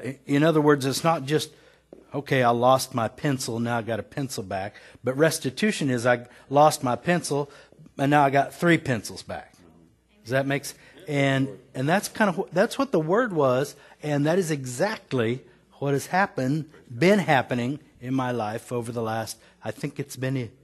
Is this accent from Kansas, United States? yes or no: yes; Kansas, United States; I was raised in Kansas, and we didn't use big words like restitution there